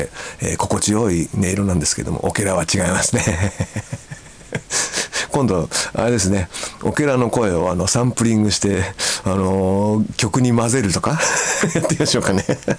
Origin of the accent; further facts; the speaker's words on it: Kanto, Japan; 実家が水田地帯の私は慣れっこだったのでそう聞いて驚きました。私の実家は関東平野の端っこで田んぼが広がる地域なのですが